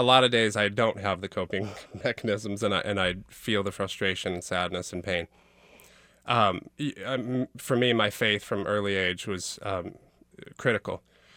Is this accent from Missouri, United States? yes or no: yes; Florissant, Missouri, United States; I grew up in Florissant, right, 5 blocks from Ferguson, and everybody played basketball